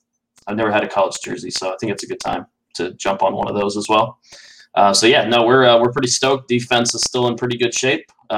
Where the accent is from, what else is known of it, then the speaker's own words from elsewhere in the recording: Wyoming, United States; born there; Kind of like Josh Allen coming out of Wyoming, which I was born in Wyoming